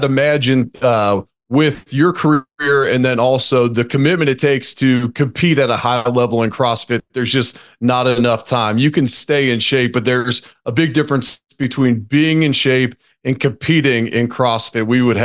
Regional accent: Cincinnati, Ohio, United States; So I grew up in Cincinnati. I was not even a starter on my high school football team as a junior.

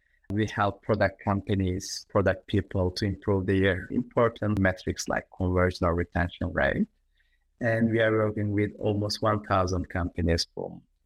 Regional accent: Turkey; Yeah, I was born and raised in Turkey.

